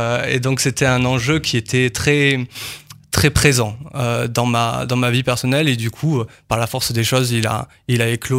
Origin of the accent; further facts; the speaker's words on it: France; born there; moi je suis né en France, mais mon père est d'origine marocaine et ma mère est franco-libanaise.